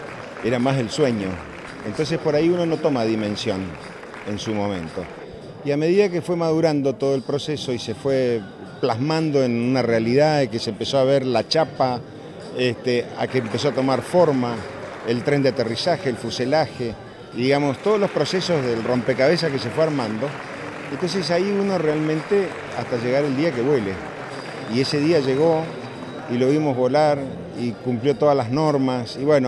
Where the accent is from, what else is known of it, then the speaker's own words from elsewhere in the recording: Misiones, Argentina; soy misionero, no soy santafesino ni sunchalense, pero sí lo siento como parte.